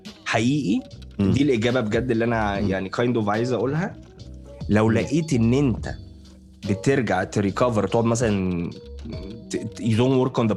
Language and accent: Arabic; Syria; انا طبعا انا سوري